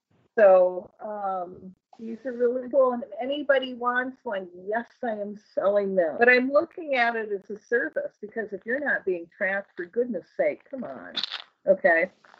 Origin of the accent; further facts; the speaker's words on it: Michigan, United States; You know, I'm from Michigan too. That's why we get each other's sense of humor